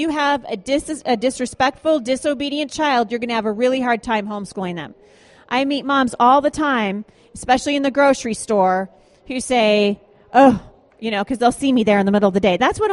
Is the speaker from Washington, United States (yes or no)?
yes; Washington, United States; also born or lived in Oregon; I am a Washingtonian, okay? It's not that hard. It goes with the state. Okay. Or actually, I was born in Oregon, and that is how you say it, just Oregon.